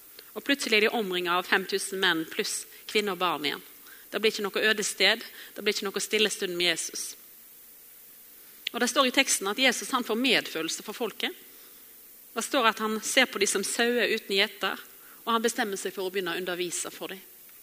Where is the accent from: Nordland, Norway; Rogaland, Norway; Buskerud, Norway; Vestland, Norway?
Vestland, Norway; Bømlo; det var i 3. klassen på Mosta skole, hjemme på Bømlo.